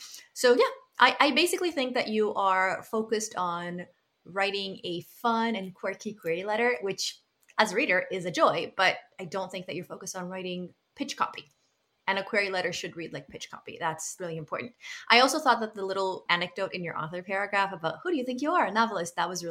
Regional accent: the South, United States; now in Macon, United States; Born and raised in the South, I currently live in Macon, Georgia.

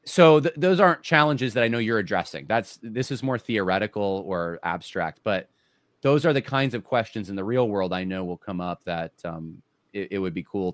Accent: California, United States; born there; I was born in California, and it doesn't feel like California, like not the one that I remember, at least, right?

